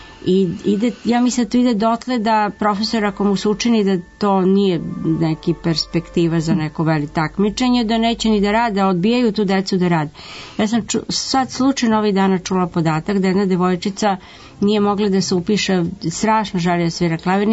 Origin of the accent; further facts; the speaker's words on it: Russia; Serbian is a second language; ja mislim da je to i kod nas u Rusiji, u Evropi je dosta taj trend, naročito u istočnoj Evropi bio